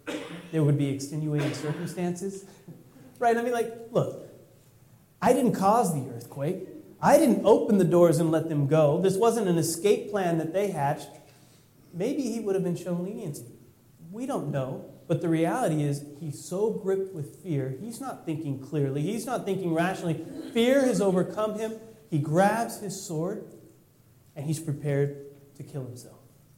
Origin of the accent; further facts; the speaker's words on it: California, United States; I'm from California.